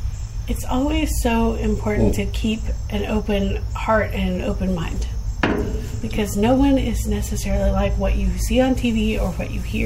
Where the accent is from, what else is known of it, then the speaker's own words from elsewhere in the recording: Texas, United States; I, of course, growing up in Texas, I didn't always talk the way that I talk now, and sometimes Texas girl comes back out.